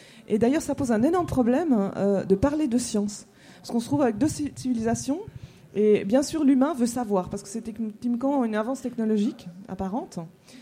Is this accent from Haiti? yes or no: no; Switzerland; ce qu'on dit en Suisse, parce que je suis suisse, hein.